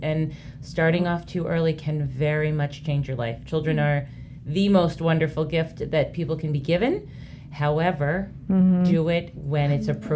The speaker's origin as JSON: {"language": "English", "region": "East Coast", "country": "United States", "tie": "born or raised there", "said": "I grew up on the East Coast, and so I'm very used to, and East Coast to me is very, people are very real and people are very honest"}